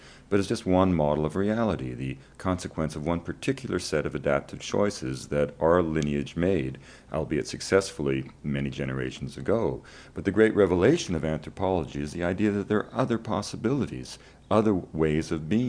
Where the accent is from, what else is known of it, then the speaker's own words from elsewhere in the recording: British Columbia, Canada; I'm from British Columbia. I've saved up money in a logging camp, and I want to go to South America like you did and collect plants.